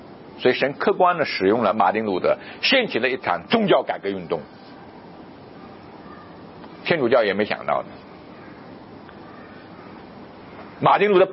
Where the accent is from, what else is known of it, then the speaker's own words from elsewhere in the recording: Guangdong, China; 原来听说我们是广东来的，其实我也不懂广东话，我妻子懂，就跟他讲。